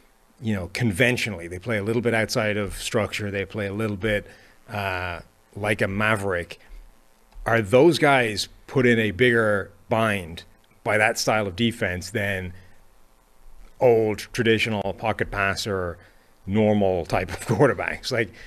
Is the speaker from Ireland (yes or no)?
yes; Ireland; So I'm going to go with Ellis Roche on the basis that I'm Irish.